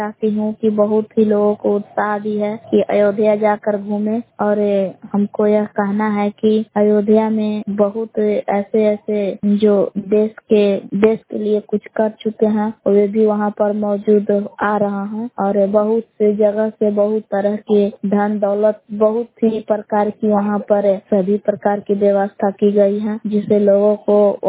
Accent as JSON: {"language": "Hindi", "town": "Belav", "region": "Bihar", "country": "India", "said": "ग्राम बेलाव जिला कैमूर बरुआ की निवासी हूँ।"}